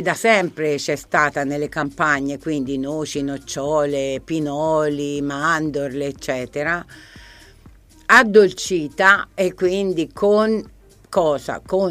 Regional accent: Arezzo, Tuscany, Italy; accent: Aretino; Parliamo Aretino, siamo d'Arezzo

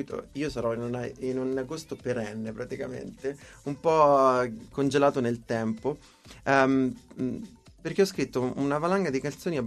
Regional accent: Arezzo, Tuscany, Italy; accent: Arezzo; il mio accento aretino è rimasto pesantissimo quando parlo

